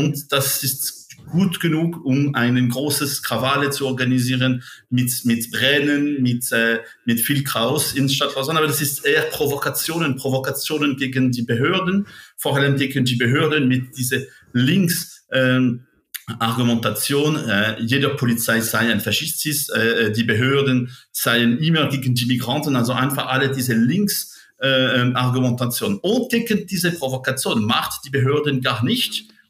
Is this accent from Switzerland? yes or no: yes; Switzerland; German is a second language; ich komme aus dem Genfer Seegebiet, nicht von Lausanne selbst